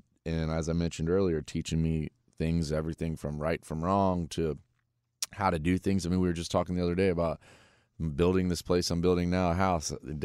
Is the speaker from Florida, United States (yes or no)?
yes; Vero Beach, Florida, United States; also born or lived in Winter Haven; Yeah, that's where I was born in Winter Haven Hospital. Polk County, shout out. And I moved over to Vero Beach, Florida at a young age.